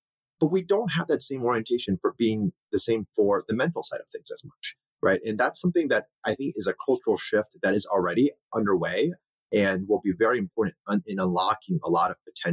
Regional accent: Cincinnati, Ohio, United States; Yeah, it's really fascinating. You know, as a Chinese American, my parents immigrated here. My brother and I were the only two Asian kids in our entire high school.

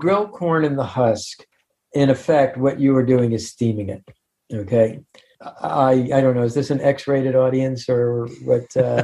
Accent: Baltimore, Maryland, United States; But I do want to go on the record as having grown up an Orioles fan because I grew up in Baltimore.

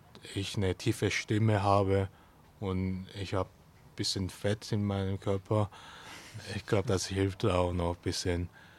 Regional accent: Daegu, South Korea; German is a second language; moved away; also born or lived in Seoul; weil ich von einem Dorf aufgewachsen bin. Daegu ist eine große Stadt, aber das Haus meiner Eltern, sage ich mal, wo ich geboren bin und so weiter, ist ganz weit weg, so an der Ecke.

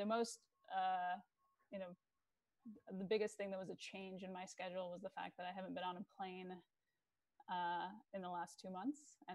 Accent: Ohio, United States; I grew up in Ohio and my mom kept trying to find alternative treatments to make him more comfortable

